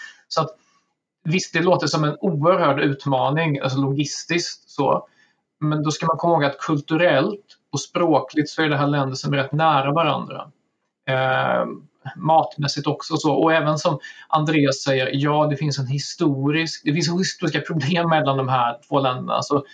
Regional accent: Sweden; Det är det som förvånar mig som svensk, liksom i bemärkelsen att det är den svenska offentligheten jag följer och som jag deltar i.

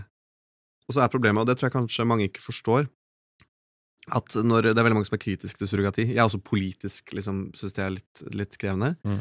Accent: Hamar, Innlandet, Norway; also born or lived in Elverum; jeg har vokst opp også i Hamar på Hamar og Elverum, ja. Gått på skole der liksom

